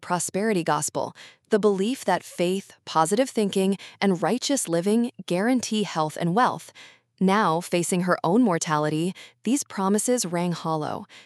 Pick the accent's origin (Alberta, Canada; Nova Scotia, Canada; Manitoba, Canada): Manitoba, Canada; Winnipeg; also born or lived in Durham, United States; Ambition has always driven me, growing up in Winnipeg's open prairies where stillness breeds restlessness.